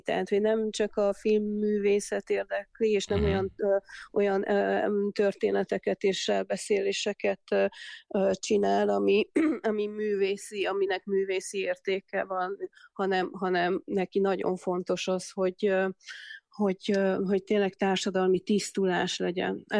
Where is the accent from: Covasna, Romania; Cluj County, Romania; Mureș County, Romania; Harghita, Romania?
Cluj County, Romania; Cluj-Napoca; Egyrészt én kolozsvári vagyok, uh-huh. és én 21 éves voltam, amikor 1989. decemberében kitört a forradalom